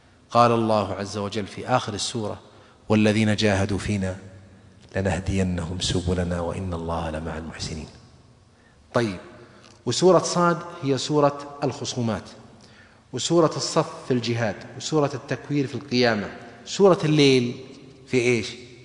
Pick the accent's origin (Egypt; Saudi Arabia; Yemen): Saudi Arabia; واحد يا إخواني عندنا في السعودية رايح بيفرغ أراضي لأولاده